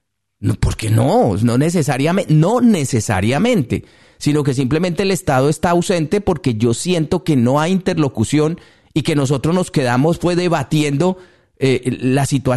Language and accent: Spanish; Colombia; de nosotros como migrantes colombianos, pero sin ninguna repercusión a nivel interno en Colombia.